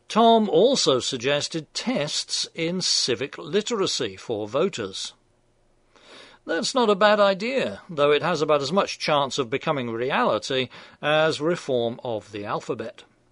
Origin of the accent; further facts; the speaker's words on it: United Kingdom; For one thing, I'm British, and we have a genetic predisposition to females in power.